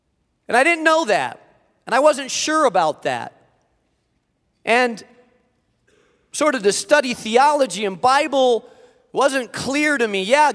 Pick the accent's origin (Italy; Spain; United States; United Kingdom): Spain; I grew up in Spain.